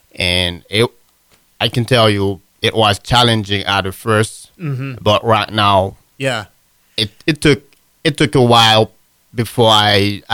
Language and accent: English; Haiti; now in United States; Like, I grew up in Haiti